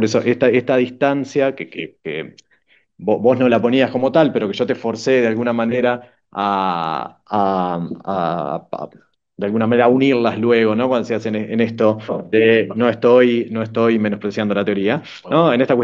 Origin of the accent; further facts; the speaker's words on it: Uruguay; al menos como sociedad uruguaya no discutimos para qué educar.